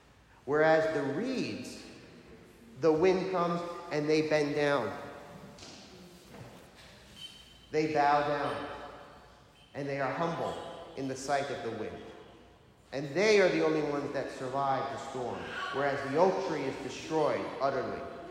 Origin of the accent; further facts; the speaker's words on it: United States; of course, I'm an American, what do? I say, oh, I can't step on them.